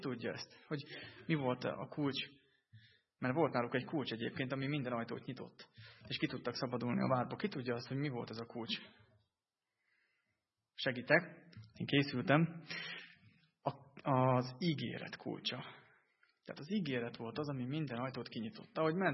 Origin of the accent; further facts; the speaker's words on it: Zakarpattia Oblast, Ukraine; now in Hungary; én ahonnan jöttem Kárpátaljáról, ott kötelező a sorkatonosság